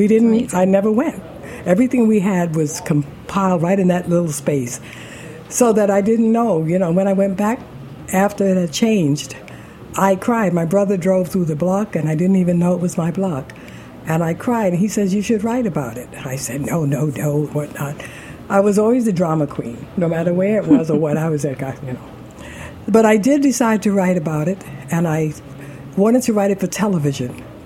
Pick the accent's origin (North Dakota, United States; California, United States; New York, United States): New York, United States; Harlem; I grew up in Harlem. In fact, I lived in Harlem for most of my life.